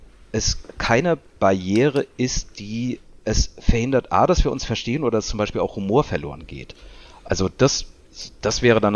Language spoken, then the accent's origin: German; Germany; wir als Deutsche